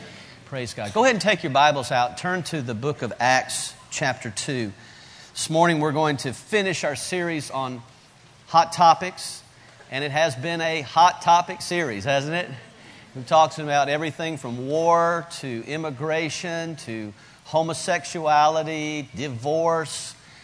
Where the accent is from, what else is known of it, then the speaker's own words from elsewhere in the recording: the South, United States; I grew up in the South where racism has always been a big issue because of the slavery issues of our past.